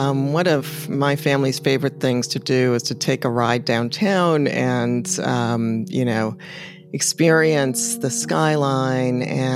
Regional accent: Chicago, Illinois, United States; Yeah, we grew up on the south side of Chicago during a lot of those transitional years.

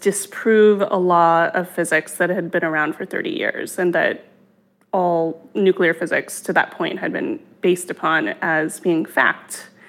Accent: Los Alamos, New Mexico, United States; I grew up in Los Alamos, which is where the Manhattan Project took place.

